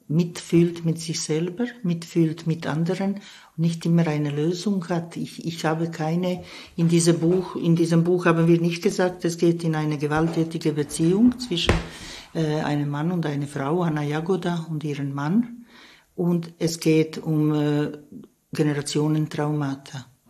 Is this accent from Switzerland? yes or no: yes; Switzerland; ich bin Schweizer. Und in diesem Schweizer hat ein Türke Platz. Und in den Türken hat ein Schweizer Platz.